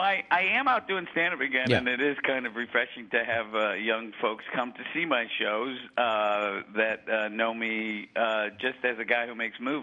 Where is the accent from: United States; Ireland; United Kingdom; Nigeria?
United States; Syracuse, New York; I grew up in Syracuse.